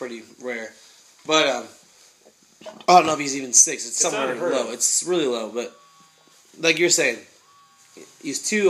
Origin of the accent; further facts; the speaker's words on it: United States; because I'm an American guy